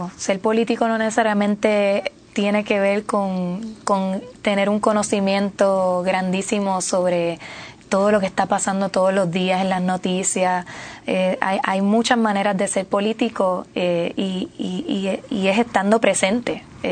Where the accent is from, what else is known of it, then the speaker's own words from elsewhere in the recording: Puerto Rico; Yo creo que al final todos somos puertorriqueños y puertorriqueñas que buscamos sentirnos bien en nuestro país.